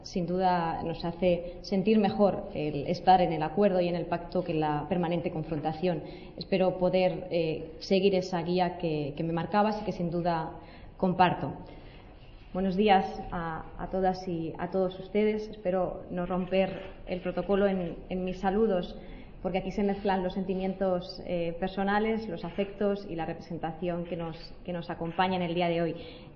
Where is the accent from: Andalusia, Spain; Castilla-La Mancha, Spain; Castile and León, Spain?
Castilla-La Mancha, Spain; Puertollano; also born or lived in Abenójar; Quiero hacerlo también con mi tierra, con Puerto Llano, mi ciudad, con mi pueblo natal, Abenójar. Yo creo, mi tierra es Castilla-La Mancha, yo creo que los territorios marcan el carácter y sin duda el mío está marcado por mi procedencia.